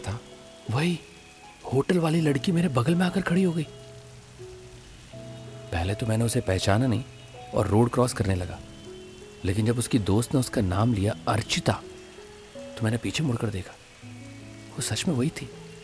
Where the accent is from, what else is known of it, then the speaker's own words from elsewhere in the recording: Bhopal, Madhya Pradesh, India; मैं तो भोपाल से हूँ लेकिन एक इवेंट के चक्कर में यहाँ आया था।